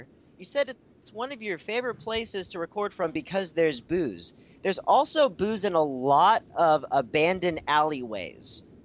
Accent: Texas, United States; growing up in Texas, I went to Louisiana for the first time last year.

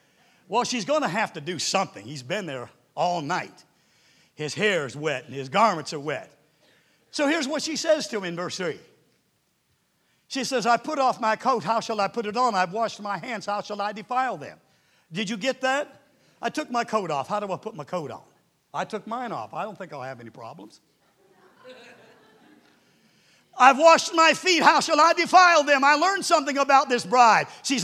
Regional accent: Nova Scotia, Canada; Because I'm just an old country boy. I'm a Canadian from Nova Scotia.

